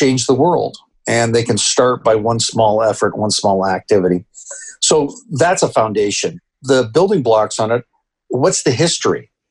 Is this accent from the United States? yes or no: no; Canada; You know, as I mentioned, I grew up in Canada.